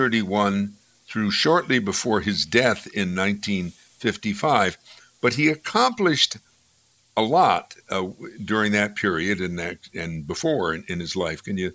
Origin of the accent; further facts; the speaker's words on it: Amsterdam, North Holland, Netherlands; I grew up in Amsterdam